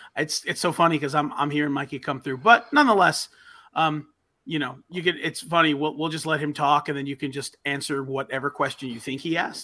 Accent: Orlando, Florida, United States; I'm from Orlando.

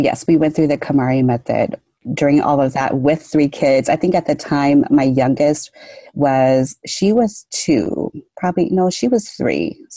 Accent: Minnesota, United States; Well, I'm from the Twin Cities area, Minnesota.

